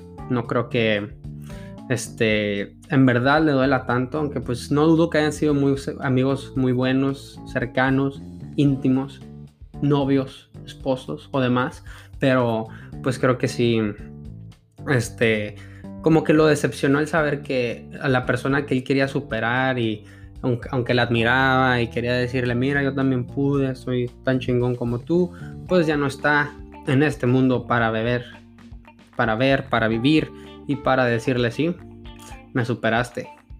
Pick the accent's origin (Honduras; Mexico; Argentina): Mexico; Porque somos mexicanos, porque somos hispanoamericanos.